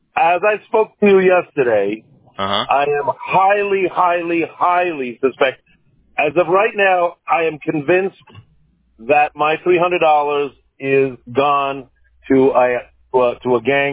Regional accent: New York, United States; every single flag that just tells me after 40 years of living, growing up in New York, and 40 of business and fraud.

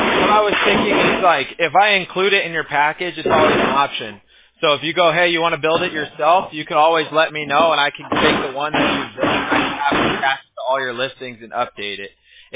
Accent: Huntington Beach, California, United States; also born or lived in Santa Ana; I'm a beach boy. I was born in Santa Ana, but raised in Huntington Beach, California.

